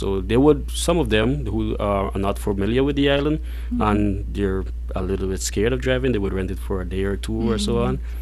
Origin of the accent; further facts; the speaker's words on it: Guyana; now in Sint Maarten; I'm actually from Guyana, and I moved to St. Martin 10 years ago.